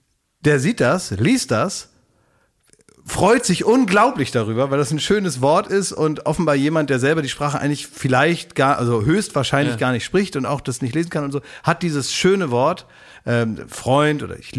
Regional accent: Afghanistan; German is a second language; now in Germany; Ich komme aus Afghanistan. Ich wohne schon ganz lange hier. Ich eigentlich spreche eine andere Sprache, aber das kann ich auch lesen. Und ich spreche auch ein bisschen Farsi.

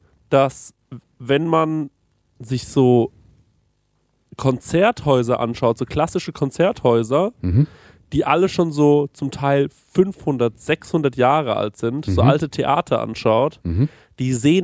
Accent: Goldbach, Bavaria, Germany; Aber ich bin im multikulturellen Goldbach bei Aschaffenburg aufgewachsen.

